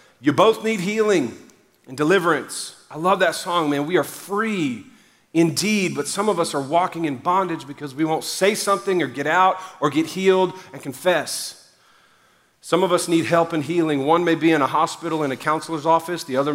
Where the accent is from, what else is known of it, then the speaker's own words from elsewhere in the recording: Louisiana, United States; I'm the youngest of 3 boys too though, and I'm Cajun, which means I know how to do paybacks.